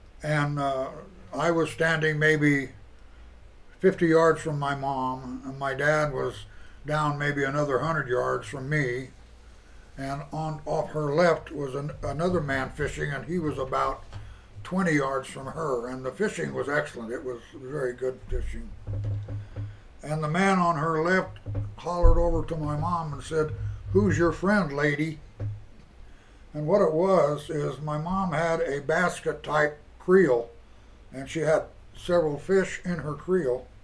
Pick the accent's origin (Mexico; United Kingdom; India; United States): United States; Denver, Colorado; born there; And I was born in Denver General Hospital in Denver, Colorado.